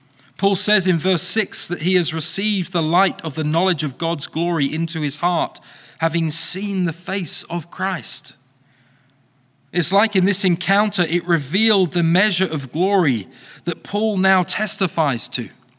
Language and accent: English; England, United Kingdom; born there; favorite TV shows from my time living in England, which I'm from, if that wasn't already obvious. I was born in England a number of years ago.